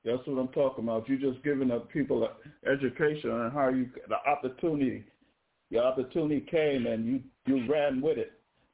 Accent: New York City, New York, United States; it's a remembrance of my hometown, the Twin Towers that was knocked down over 20 years ago

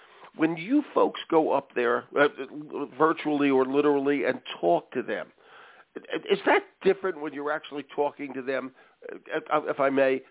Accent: Philadelphia, Pennsylvania, United States; I'm glad Pennsylvania threw me too. I grew up in Philly.

